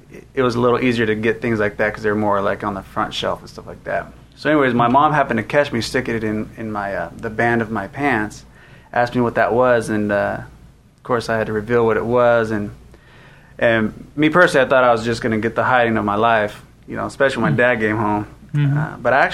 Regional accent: Torrance, California, United States; also born or lived in Texas; I grew up in Torrance, California, born in Texas, and then we moved to Torrance when I was about 9 months old. So anyways, I grew up in Torrance, California.

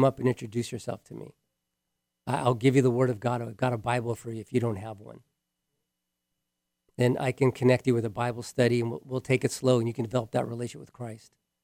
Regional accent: Hawaii, United States; I grew up in Hawaii, 18 years old, playing in a band

